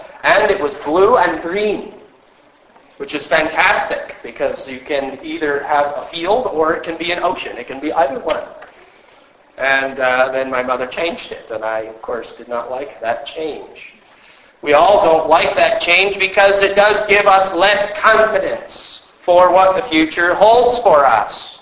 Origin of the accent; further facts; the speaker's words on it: United States; I grew up in America, where we have true free market capitalism